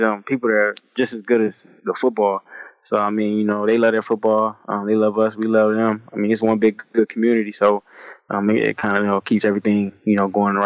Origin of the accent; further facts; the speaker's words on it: Detroit, Michigan, United States; We actually moved out of Detroit. I grew up in Detroit.